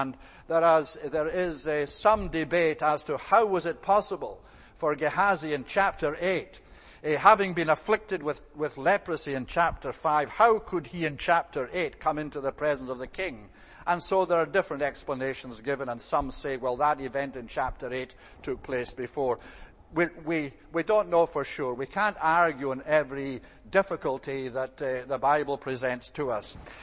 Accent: Scotland, United Kingdom; I am a Scot, as you well know.

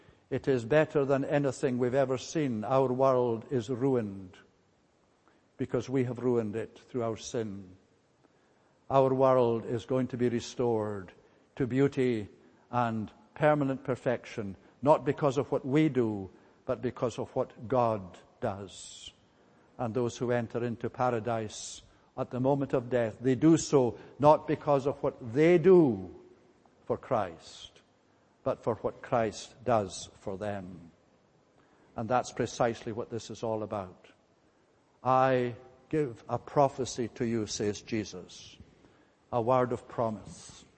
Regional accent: Fort William, Scotland, United Kingdom; Fort William, my hometown, is in the northwest part of Scotland.

